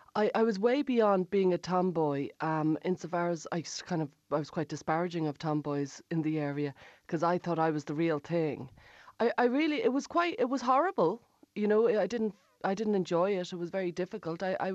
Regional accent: Blanchardstown, Leinster, Ireland; And I grew up in Blanchardstown in the 1980s. I was born in 1974

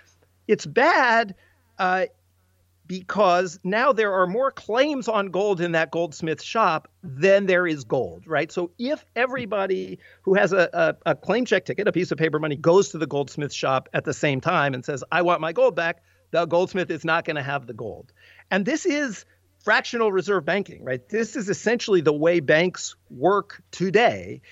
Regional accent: United States; I studied U.S. history. I grew up in the States and I never knew this story until I started learning about money.

